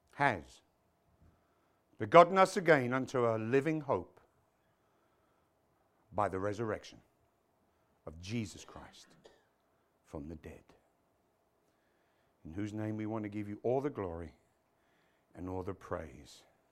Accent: England, United Kingdom; I mean, I'm English.

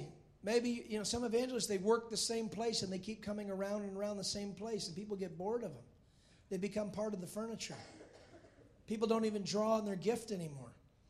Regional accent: Texas, United States; Now, confilled? That was a new word. I'm from Texas.

